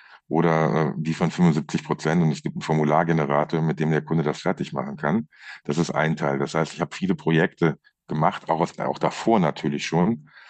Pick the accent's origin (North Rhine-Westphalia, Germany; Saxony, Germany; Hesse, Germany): North Rhine-Westphalia, Germany; now in Ansbach, Germany; Gebürtiger Niederrheiner, also aus der, ich sage immer, der Stadt vom linken Niederrhein mit dem Provinzfußballclub. Ja, und lebe jetzt seit 10 Jahren in Ansbach.